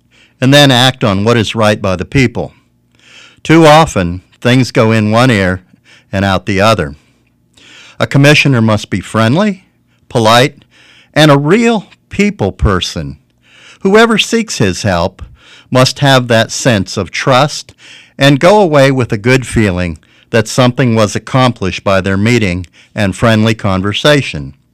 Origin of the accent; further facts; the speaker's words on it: Oil City, Pennsylvania, United States; I've lived and I've worked in Venango County for over 60 years. I was raised in the Oil City area. I attended the Assumption BVM Catholic School. And also, in 1968, I graduated from the Oil City High School.